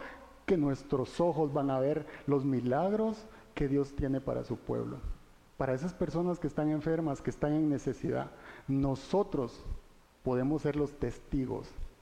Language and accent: Spanish; Guatemala; nosotros somos de Guatemala y vivimos en este lindo país